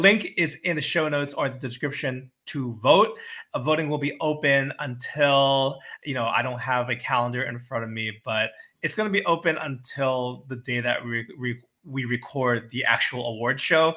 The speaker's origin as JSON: {"language": "English", "region": "New York", "country": "United States", "tie": "born or raised there", "said": "I grew up with them in New York. Holidays and special occasions, we all see each other."}